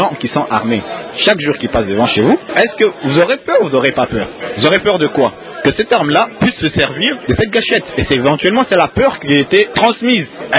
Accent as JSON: {"language": "French", "region": "Kinshasa", "country": "DR Congo", "said": "Moi, je suis de Kinshasa."}